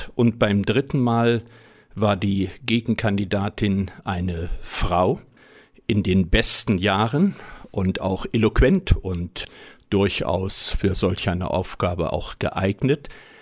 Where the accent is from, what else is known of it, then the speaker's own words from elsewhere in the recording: Duderstadt, Lower Saxony, Germany; ich bin ein Kind der Region. Ich bin in Duderstadt zur Welt gekommen, im St. Martini Gesundheitshaus, bin dort auch meinen schulischen Weg gegangen, meinen Jugendweg gegangen